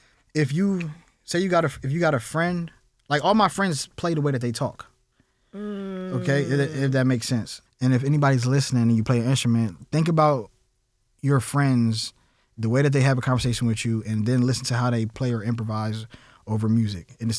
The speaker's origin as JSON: {"language": "English", "town": "Camden", "region": "New Jersey", "country": "United States", "said": "Where I'm from, everybody was Black. I'm from Camden, New Jersey. So growing up in Camden, New Jersey, all my musician friends were Black."}